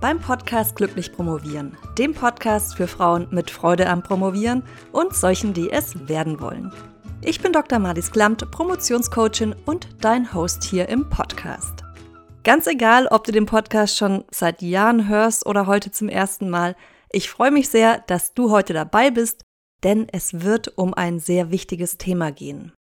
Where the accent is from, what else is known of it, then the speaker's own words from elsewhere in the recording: Southern Germany, Germany; now in Gran Canaria, Spain; hier im Norden von Gran Canaria, wo ich wohne, da sind die Sommer gar nicht so heiß, wie ich das aus meiner Heimat Süddeutschland gewohnt bin.